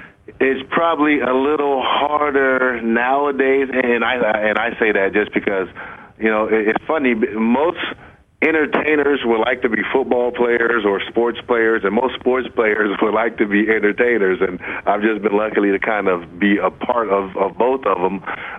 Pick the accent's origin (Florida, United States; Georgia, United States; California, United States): California, United States; San Francisco; I've been a B-boy ever since I was growing up in San Francisco as a San Francisco street breaker.